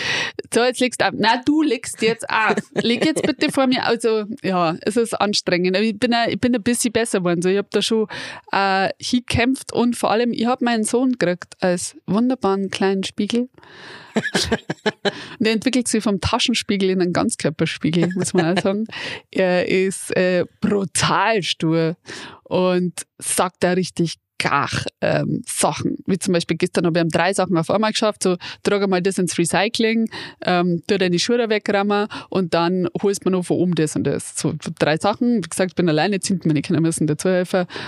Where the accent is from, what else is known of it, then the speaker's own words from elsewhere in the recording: Riedenburg, Bavaria, Germany; wir kommen ja da aus der Gegend von Riedenburg, Peinten Boin, Boin, wie der Bointerer sagt.